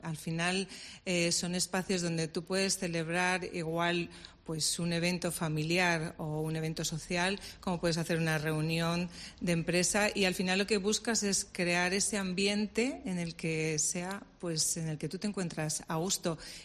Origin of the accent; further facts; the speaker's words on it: Valladolid, Castile and León, Spain; Para mí, que soy de Valladolid, siempre lo tuvo